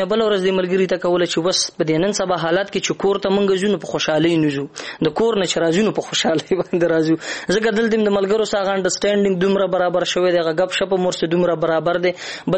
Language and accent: Pashto; Khyber Pakhtunkhwa, Pakistan; زه بیسیکلی د باجوړ یم. دلته مې د پېښور پوهنتون نه د سیاست د څانګو نه ډیګري کمپلیټ کا.